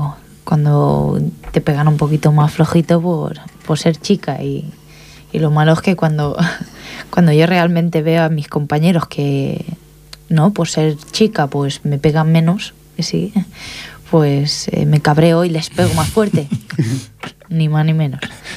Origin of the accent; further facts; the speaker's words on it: Pont de Vilomara, Catalonia, Spain; como era muy barrullera y muy así callejera del pueblo, del Pont de Vilomara, ni más ni menos